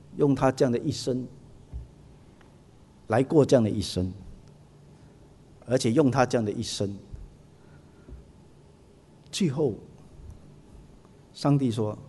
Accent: China; 那尤其是我们中国人讲到出卖主

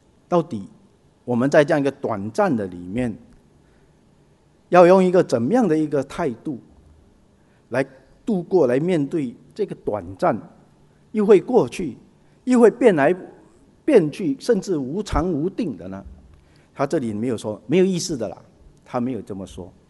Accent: China; 我们中国人太多这一种经验式的，然后做一种价值判断。

